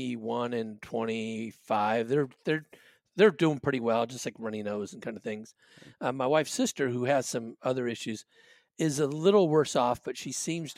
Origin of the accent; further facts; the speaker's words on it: Hawaii, United States; When I was a kid growing up in Hawaii, man, New Year's Eve was a huge deal.